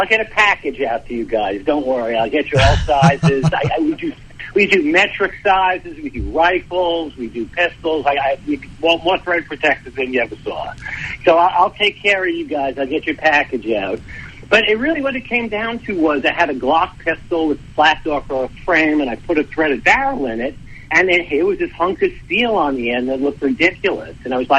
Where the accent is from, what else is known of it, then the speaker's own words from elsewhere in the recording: New York City, New York, United States; moved away as an adult; I grew up in New York City, and it wasn't very easy to access the range or firearms growing up there. So the first thing I did when I was old enough, I moved